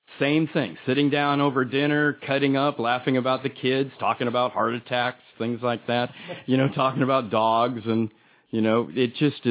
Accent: California, United States

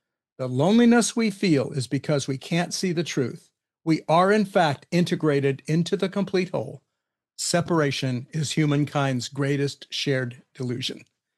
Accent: California, United States; I grew up in the Central Valley where we do have starlings

